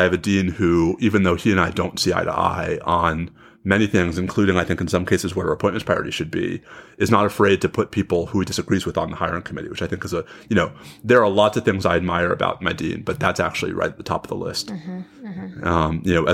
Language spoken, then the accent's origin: English; New York City, New York, United States; one of the things for which I am just always grateful about having had the opportunity to grow up as a kid in New York City